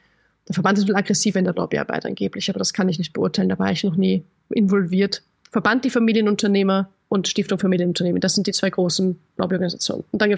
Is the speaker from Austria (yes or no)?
yes; Austria; Wir in Österreich haben gar keine Erbschaftssteuer.